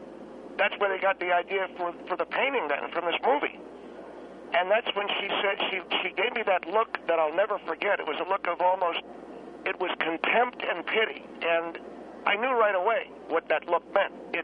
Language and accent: English; California, United States; I come from California, and Phil Henry comes from California